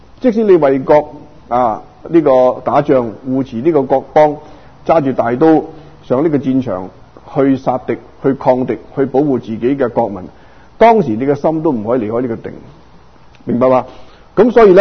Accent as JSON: {"language": "Cantonese", "region": "Guangdong", "country": "China", "said": "我哋廣東人講盡人事啦"}